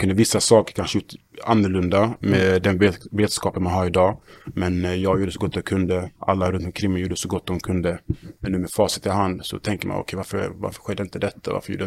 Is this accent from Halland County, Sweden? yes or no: yes; Halmstad, Halland County, Sweden; Jag var från Halmstad. Eller bodde i Halmstad då.